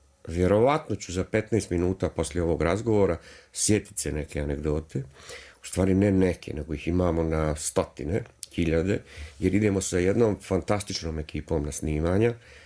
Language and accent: Serbian; Banja Luka, Republika Srpska, Bosnia & Herzegovina; also born or lived in Sarajevo; otac je rođen u Sarajevu, ja sam rođen u Sarajevu, majka iz Banja Luke i otac je dobio posao u Banja Luci